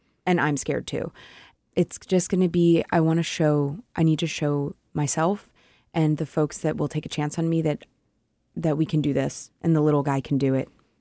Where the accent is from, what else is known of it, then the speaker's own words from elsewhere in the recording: Baltimore, Maryland, United States; And I'm a dirtbag. I'm from Baltimore, respectfully.